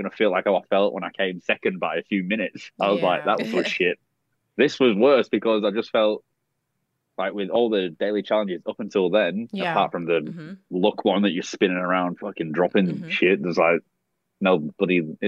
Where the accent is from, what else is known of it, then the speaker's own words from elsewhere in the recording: Australia; So when I went on the very first one, being the Australian Bachelorette, mm-hmm.